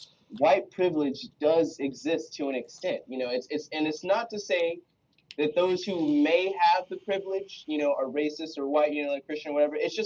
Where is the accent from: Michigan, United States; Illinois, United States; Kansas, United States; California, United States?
California, United States; I'm from California. My father was LAPD, Los Angeles Police Department, for 22 years.